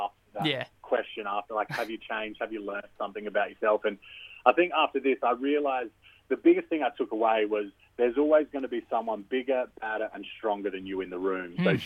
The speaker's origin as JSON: {"language": "English", "town": "Murray Bridge", "region": "South Australia", "country": "Australia", "tie": "born or raised there", "said": "growing up in Murray Bridge, I've got a pretty tough skin."}